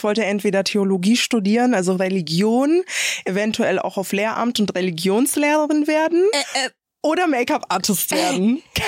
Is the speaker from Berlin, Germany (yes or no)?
no; Bavaria, Germany; now in Cologne, Germany; Also ich komme ja aus Bayern, dann mein Vergleich ist dann München